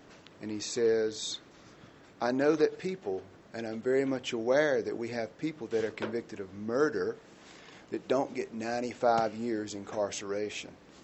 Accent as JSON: {"language": "English", "town": "Appomattox", "region": "Virginia", "country": "United States", "said": "I'm from Appomattox"}